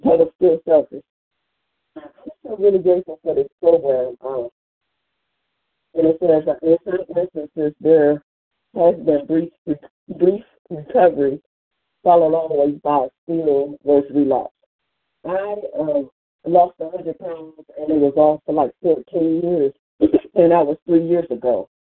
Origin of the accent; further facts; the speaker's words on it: Cleveland, Ohio, United States; I'm from Cleveland, Ohio.